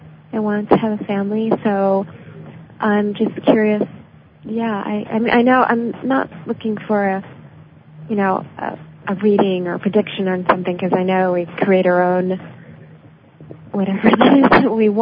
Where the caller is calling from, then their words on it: South Carolina, United States; Hi. I'm calling from South Carolina.